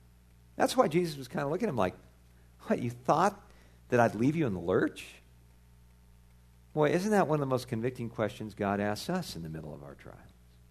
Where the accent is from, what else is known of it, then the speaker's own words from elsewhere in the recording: California, United States; Now again, growing up in Southern California, I'll tell you, one of the things we used to look forward to was the summer in Southern California